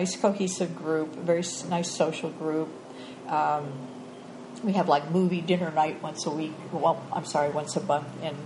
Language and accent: English; Williamsport, Pennsylvania, United States; also born or lived in Pittsburgh; now in Nicaragua; I came here from Pittsburgh, Pennsylvania. Mm-hmm. But I actually was born and raised in Williamsport, Pennsylvania, a small town, which is known for its Little League World Series.